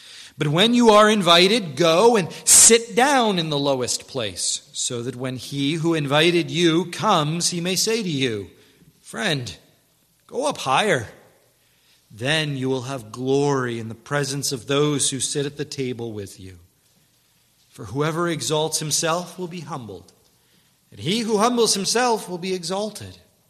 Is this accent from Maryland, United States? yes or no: no; New York, United States; Growing up in New York, I heard about pizza from the folks who were around me the same way some people heard about the boogeyman.